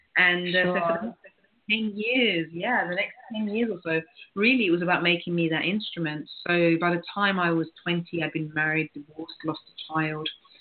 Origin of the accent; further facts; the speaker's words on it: London, United Kingdom; So I was born in the UK. I was born in London to immigrant families. I grew up in a very loving environment